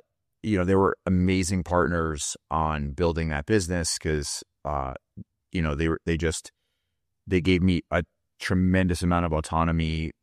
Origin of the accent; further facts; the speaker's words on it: New Jersey, United States; now in California, United States; I grew up in New Jersey, I was living in New York City after that, and you know, I'm Egyptian, I don't like cold weather.